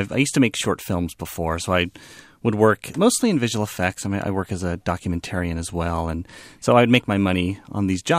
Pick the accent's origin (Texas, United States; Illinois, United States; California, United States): California, United States; And I'm from the Bay Area, and you would think of any place in the world where you would find a female sushi chef, it would be here in the Bay Area.